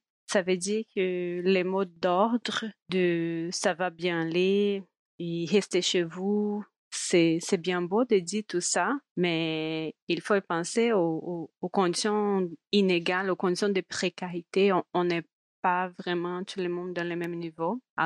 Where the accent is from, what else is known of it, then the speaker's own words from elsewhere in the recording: Brazil; French is a second language; now in Montréal, Canada; Je suis brésilienne d'origine. J'habite à Montréal depuis 7 ans déjà.